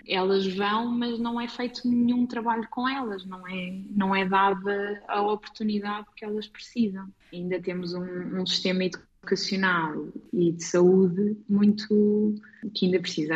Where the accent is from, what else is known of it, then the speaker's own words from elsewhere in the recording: Lisbon, Portugal; also born or lived in Algarve; Eu já vivi, eu sou de Lisboa, mas também já vivi no Algarve.